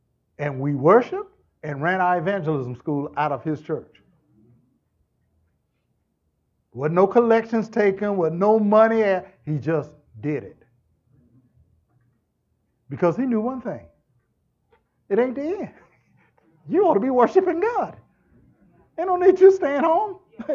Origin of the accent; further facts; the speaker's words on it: North Carolina, United States; I'm from North Carolina.